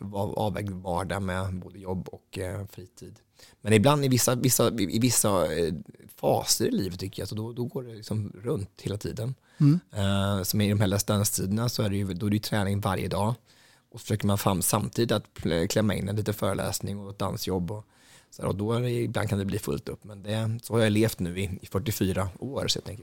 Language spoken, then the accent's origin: Swedish; Östansjö, Örebro County, Sweden; Att vi sitter hemma i våran gillestuga hemma i Östansjö och ska ha vänner från Göteborg på besök.